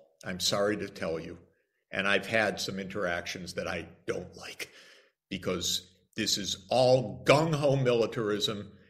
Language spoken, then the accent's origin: English; Detroit, Michigan, United States; And what's a shame for me is I grew up in Detroit, Michigan. Canada was due south for me, so you were my southern neighbor in Windsor.